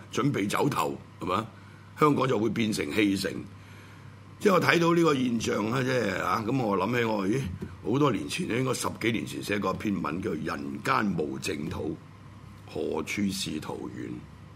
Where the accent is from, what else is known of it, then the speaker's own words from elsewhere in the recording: Guangdong, China; 歷史學家叫陳寅恪，係我哋廣東人